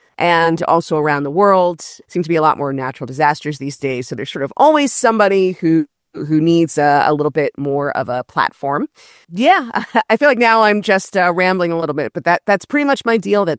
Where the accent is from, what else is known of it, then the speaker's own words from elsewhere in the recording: Miami Beach, Florida, United States; it's set in my native Miami Beach, born and raised in Miami Beach, and I spent a number of years living on South Beach in the 90s.